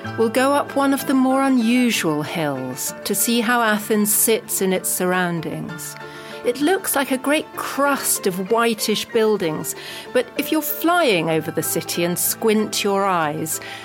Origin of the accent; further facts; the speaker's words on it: United Kingdom; I'm a British writer and journalist.